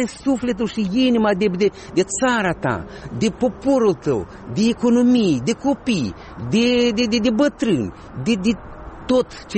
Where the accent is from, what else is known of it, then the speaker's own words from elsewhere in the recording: Moldova; suntem moldoveni